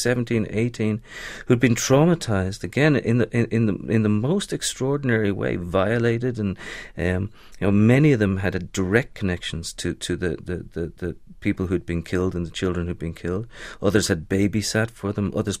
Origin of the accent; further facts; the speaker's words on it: Dublin, Leinster, Ireland; I'm from Dublin. My folks still live in Dublin. I got brother and sister over there too, and I go home 5-6 times a year.